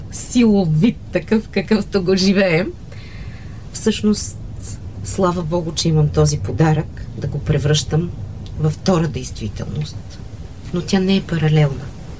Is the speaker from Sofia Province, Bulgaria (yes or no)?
yes; Musachevo, Sofia Province, Bulgaria; тъй като детството ми премина в Мусачево, едно село съвсем до София, откъдето е рода на баща ми. Там ме отгледа баба ми и така ме превърна в една жилава шопска пръчка.